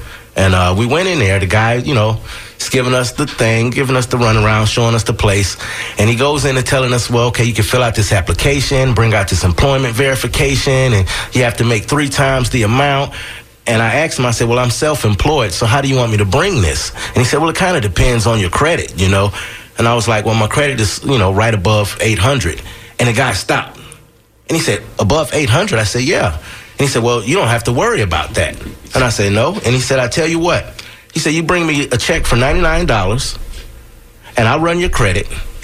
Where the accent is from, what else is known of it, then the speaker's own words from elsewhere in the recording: Detroit, Michigan, United States; As you all know, I'm from Detroit, Michigan.